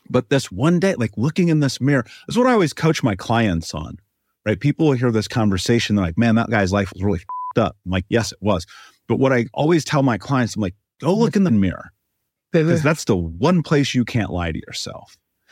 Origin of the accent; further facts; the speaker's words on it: Indianapolis, Indiana, United States; I grew up in America, the greatest country in the world, in Indianapolis, in a major city.